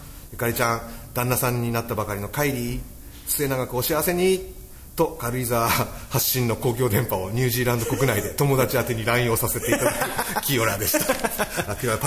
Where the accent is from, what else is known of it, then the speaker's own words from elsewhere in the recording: Kumamoto, Japan; 私の実家は熊本なのですが、熊本にはこんな純朴な地域が残っています。